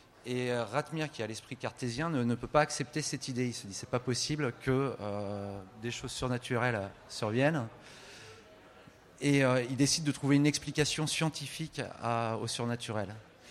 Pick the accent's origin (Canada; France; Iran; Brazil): France; Nantes, Pays de la Loire; Moi, je suis nantais